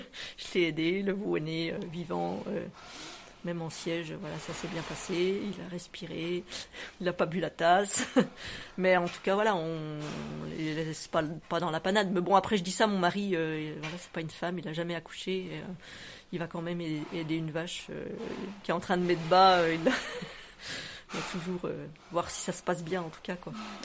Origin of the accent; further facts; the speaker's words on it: Bourgogne-Franche-Comté, France; moi, je suis pas originaire d'ici, je suis jurassienne. Donc, toute ma famille est dans le Jura.